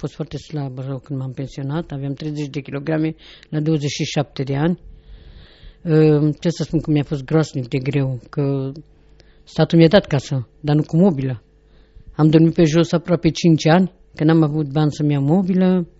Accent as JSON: {"language": "Romanian", "town": "Craiova", "region": "Dolj", "country": "Romania", "lives_now": "Cluj-Napoca, Romania", "said": "Am venit de la Craiova la Cluj. Și am rămas la Cluj și ne-am căsătorit."}